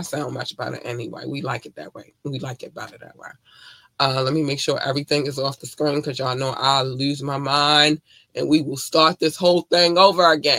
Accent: North Carolina, United States; And I told y'all I'm from North Carolina, so it wasn't much.

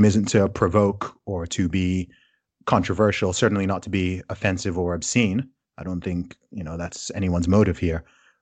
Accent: Saudi Arabia; also born or lived in United Kingdom; I am British, despite my accent not giving it away. So I was born in the UK.

